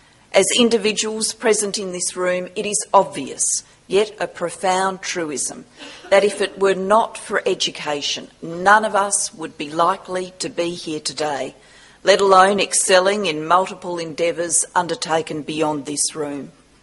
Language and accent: English; Australia; accent: Australian; bit of courage to bring an Australian here to deliver a lecture. So at the outset, let me clarify, I am speaking English. There are no translation devices available. So please do your best to decode the accent.